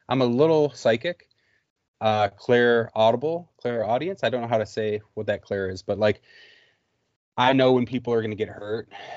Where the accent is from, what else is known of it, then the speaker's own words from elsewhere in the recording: Detroit, Michigan, United States; And I grew up in Detroit.